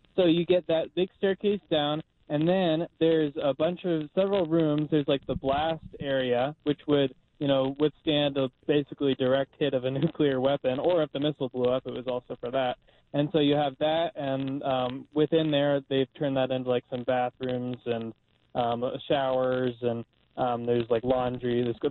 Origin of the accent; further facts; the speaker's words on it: Wichita, Kansas, United States; some around my hometown of Wichita, Kansas.